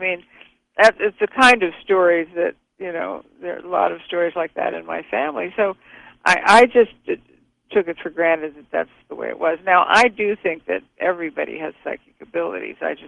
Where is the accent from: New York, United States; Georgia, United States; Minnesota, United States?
Georgia, United States; Savannah; also born or lived in all over the world; of course I lived all over the world. I never lived in one place longer than a year and a half. But I'm from Savannah, Georgia, and my mother's from a small town outside of Savannah called Statesboro.